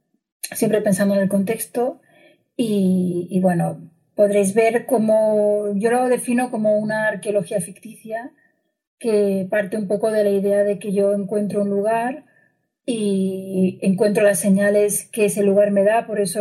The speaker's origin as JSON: {"language": "Spanish", "town": "Carcaixent", "region": "Valencian Community", "country": "Spain", "said": "la estancia que tengo en Carcaixent, que es de donde vengo."}